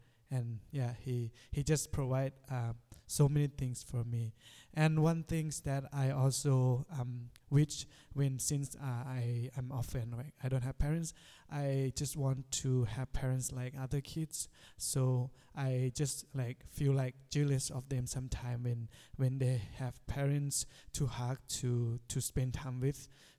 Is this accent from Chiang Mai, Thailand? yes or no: yes; Chiang Mai, Thailand; I'm from Chiang Mai, Thailand.